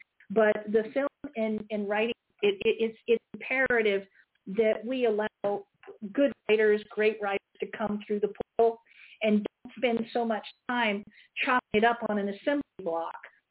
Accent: Canada; I'm from Canada, long, long, long time ago.

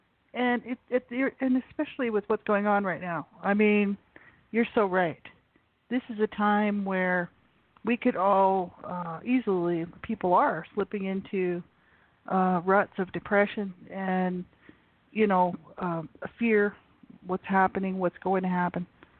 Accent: United States; now in Canada; I'm in Canada. I'm from the States. I'm originally from the States, so I celebrate both Canadian and U.S. Thanksgiving.

